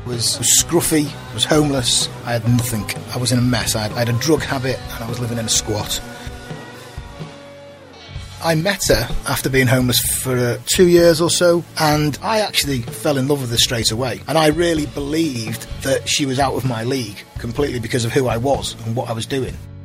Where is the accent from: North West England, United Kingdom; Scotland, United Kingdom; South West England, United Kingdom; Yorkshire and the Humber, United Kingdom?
North West England, United Kingdom; Chester; I grew up in Chester. Grew up in a pretty normal working class family. Two brothers and a sister. Mum and dad both worked hard. Grew up in a fairly decent area, a place called Hoole in Chester. We weren't posh. We were working class.